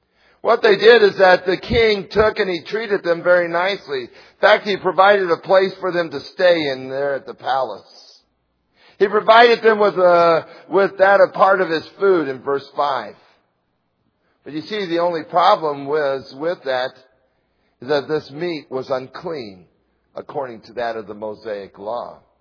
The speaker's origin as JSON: {"language": "English", "region": "Missouri", "country": "United States", "said": "I'm from Missouri. Missouri is what? The show me state."}